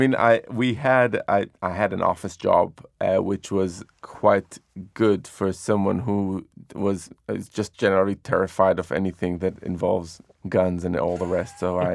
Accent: Jerusalem, Jerusalem District, Israel; So when I was growing up in Jerusalem, there was an incredible diversity of cuisines around.

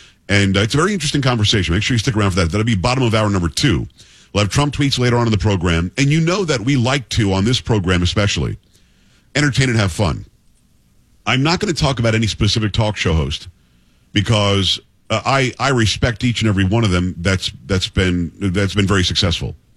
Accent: Florida, United States; I grew up in South Florida. I lived in Palm Beach County from the time I was 7 years old until I was 28.

